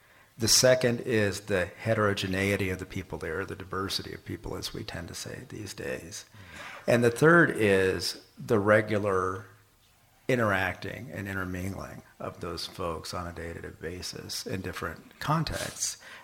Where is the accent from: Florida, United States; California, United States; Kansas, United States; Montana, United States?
Kansas, United States; Kansas City; I grew up in Armourdale at a time when it had been emptying out in very dramatic ways.